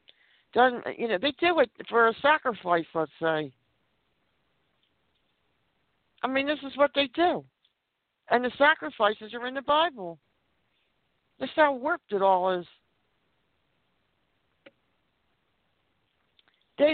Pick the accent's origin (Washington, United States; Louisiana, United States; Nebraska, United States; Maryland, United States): Maryland, United States; Baltimore; But I grew up in Baltimore City, you know.